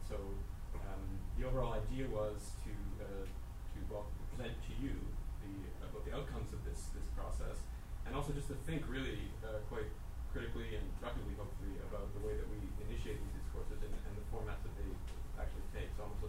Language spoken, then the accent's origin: English; Newcastle upon Tyne, North East England, United Kingdom; As you mentioned, we are both hailing from Newcastle upon Tyne in England.